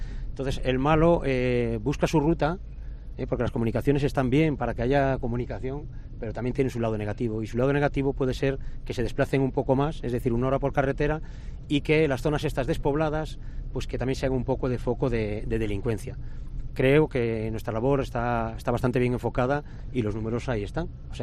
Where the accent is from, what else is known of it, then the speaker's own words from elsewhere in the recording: Porto do Son, Galicia, Spain; yo soy de Galicia, he nacido en Porto do Son, cerca de Noia, he vivido muchos años.